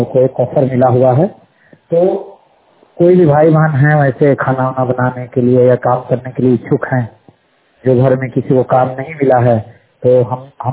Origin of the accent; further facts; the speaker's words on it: Jharkhand, India; मैं झारखंड राज्य जिला गुमला बच्चा डिवीजन का निवासी हूँ।